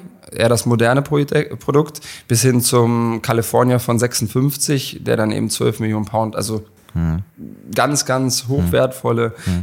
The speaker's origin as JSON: {"language": "German", "town": "Braunschweig", "region": "Lower Saxony", "country": "Germany", "tie": "born or raised there", "said": "Ich bin in Braunschweig zur Schule gegangen, durchgehend sehr behütet aufgewachsen"}